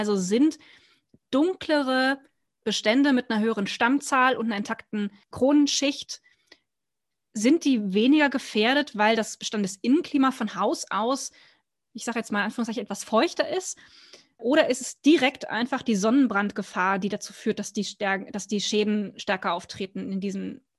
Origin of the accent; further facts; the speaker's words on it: Hesse, Germany; Taunus, wo ich herkomme